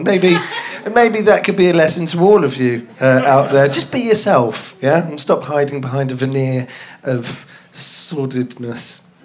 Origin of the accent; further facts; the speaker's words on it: London, United Kingdom; My accent changes. Because I'm from North London, but everyone thinks I'm from Bristol, because I lived with some people from Plymouth for 3 years at uni. And then... and all my family are from sort of Staffordshire and Yorkshire.